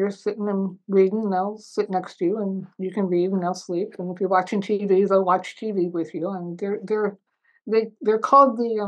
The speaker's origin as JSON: {"language": "English", "town": "Baltimore", "region": "Maryland", "country": "United States", "tie": "born or raised there", "said": "in Baltimore, Maryland, my hometown."}